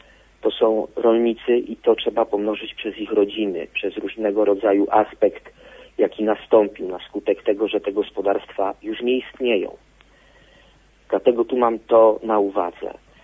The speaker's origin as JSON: {"language": "Polish", "region": "Łódź Voivodeship", "country": "Poland", "said": "ja pochodzę z województwa łódzkiego."}